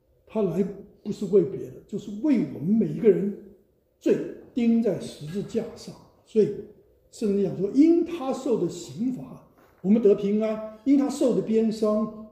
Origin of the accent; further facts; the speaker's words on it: Taiwan; 我是从台湾来，台湾在二战之前是日本人统治50年